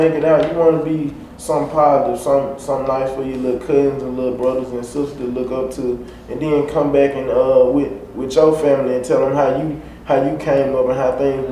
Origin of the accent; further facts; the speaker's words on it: Mississippi, United States; born there; November 23rd, 1999. … I was born in Sunflower County.